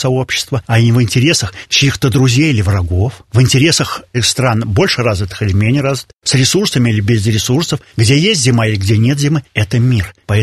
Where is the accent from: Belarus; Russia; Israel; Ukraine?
Belarus; мы, белорусы, белорусский народ